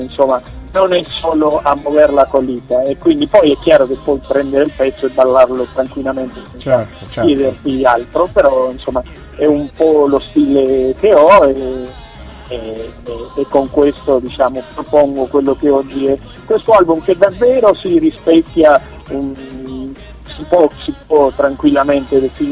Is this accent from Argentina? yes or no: yes; Argentina; Io comunque, essendo argentino e praticando anche abbastanza nel tango